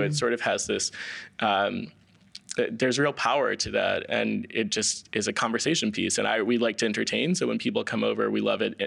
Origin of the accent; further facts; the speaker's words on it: New York City, New York, United States; growing up in New York City, we have such a rich cultural community here